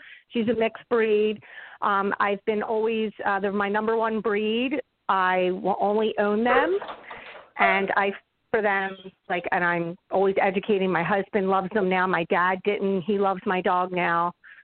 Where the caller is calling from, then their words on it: Jenkintown, Pennsylvania, United States; I'm calling from Jenkintown, Pennsylvania, right outside of Philadelphia.